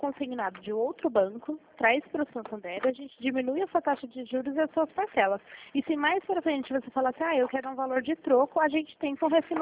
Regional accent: Americana, São Paulo, Brazil; Somos daqui de Americana mesmo.

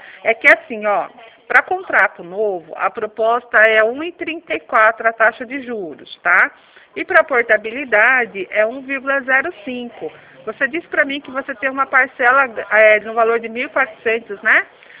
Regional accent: Limeira, São Paulo, Brazil; eu sou de Limeira

